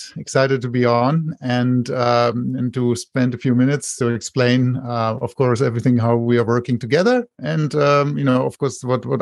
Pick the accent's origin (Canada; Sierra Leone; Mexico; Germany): Germany; also born or lived in France; now in United States; I'm also originally from Germany, but I live in Silicon Valley now for 14 years. And actually, when I studied, so I lived actually in the U.S. my childhood, in France and in Germany.